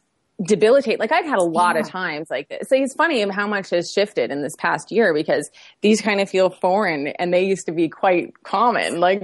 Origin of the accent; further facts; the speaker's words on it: Canada; now in Los Angeles, United States; I live in Los Angeles. She lives in Toronto. I had found out we're both Canadian.